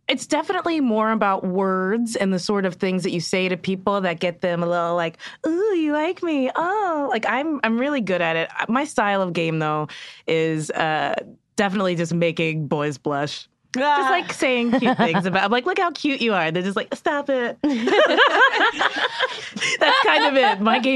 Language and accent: English; the South, United States; I'm from the South. We had to go to these weird homesteads where everybody drowned and they were all buried on the property.